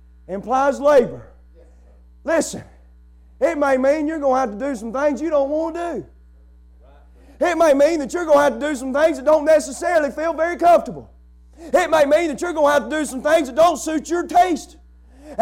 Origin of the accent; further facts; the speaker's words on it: Alabama, United States; I want to tell you what Bear Bryant said since I'm known from Alabama.